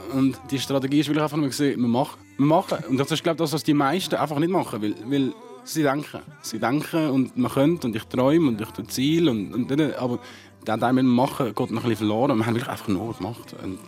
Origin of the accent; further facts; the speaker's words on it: Switzerland; Ja, sicher bin ich Schweizer.